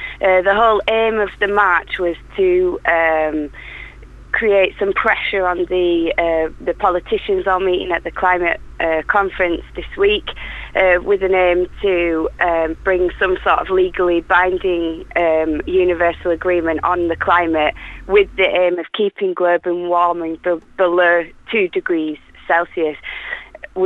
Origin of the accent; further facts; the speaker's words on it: Yorkshire and the Humber, United Kingdom; It was sideways rain, but I'm from Yorkshire, so we're all totally used to that.